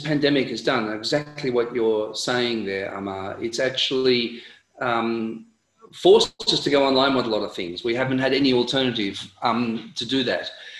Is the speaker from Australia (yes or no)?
yes; Australia; now in United States; I'm in the US at the moment, but I'm an Australian citizen.